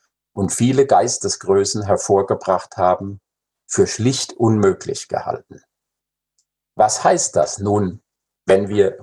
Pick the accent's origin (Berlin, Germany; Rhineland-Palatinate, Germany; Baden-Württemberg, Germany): Rhineland-Palatinate, Germany; Frankenthal; in meiner Heimatstadt Frankenthal